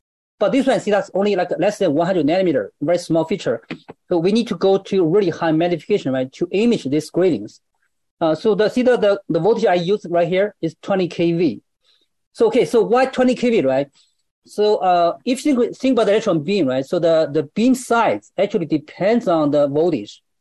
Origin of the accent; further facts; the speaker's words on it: Dalian, Liaoning, China; English is a second language; All right, my hometown is called Dalian in China. It's it's actually across sea from Japan and Korea, if you want to know where is it located. We have a mountain, we have a sea